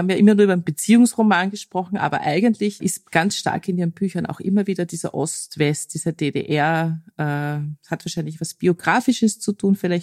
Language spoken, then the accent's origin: German; Austria; Noch dazu als Österreicherin